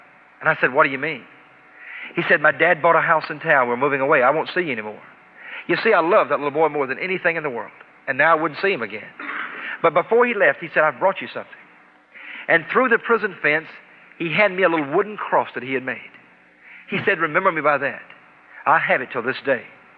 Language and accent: English; South Carolina, United States; I thought about growing up in South Carolina, an all-state athlete, came from a nice family.